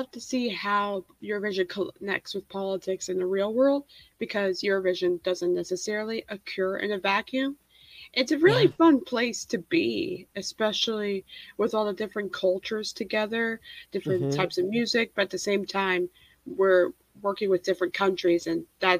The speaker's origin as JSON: {"language": "English", "town": "Seattle", "region": "Washington", "country": "United States", "said": "I'm from the United States, specifically the Pacific Northwest in Seattle, Washington."}